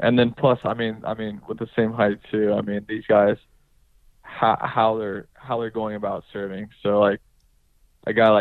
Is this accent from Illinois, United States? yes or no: no; California, United States; Yeah, I mean, I growing up in California, haven't played too much on clay.